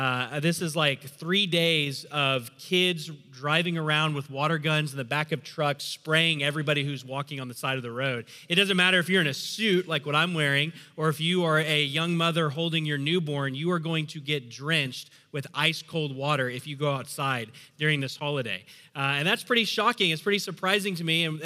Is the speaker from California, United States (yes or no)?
no; Bentonville, Arkansas, United States; now in Bangkok, Thailand; I grew up in Bentonville, Arkansas, which is a pretty, you know, small town in the Midwest. And so moving to a major city like Bangkok, a city of 15 million people